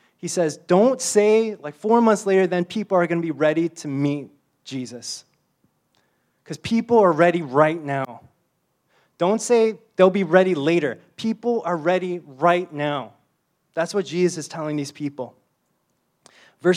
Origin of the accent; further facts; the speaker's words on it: Wisconsin, United States; Like, I'm from Wisconsin, but you might think I know something about agriculture.